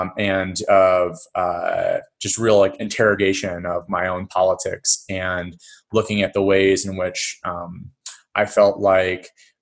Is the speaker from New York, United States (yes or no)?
yes; New York, United States; now in Houston, United States; I am originally from upstate New York. My wife is from Houston, Texas. And we moved there for a year and just picked it up.